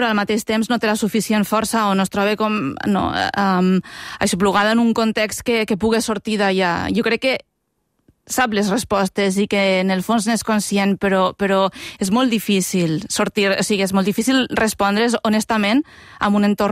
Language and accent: Catalan; Llucena, Valencian Community, Spain; transcorre a Llucena, que és el meu poble, també reflecteix una mica la barreja, perquè som límit lingüístic, a la vora ja parlen castellà